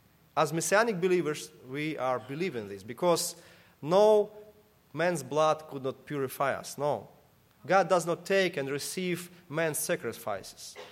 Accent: Ukraine; moved away; I came from the Ukraine

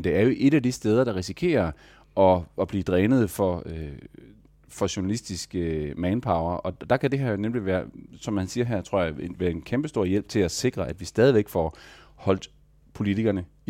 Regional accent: Central Denmark Region, Denmark; Nu kommer jeg fra Djursland

